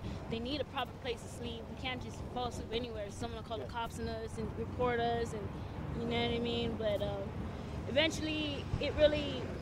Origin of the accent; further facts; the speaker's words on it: Oceanside, California, United States; I'm naturally from Oceanside, locally and naturally born.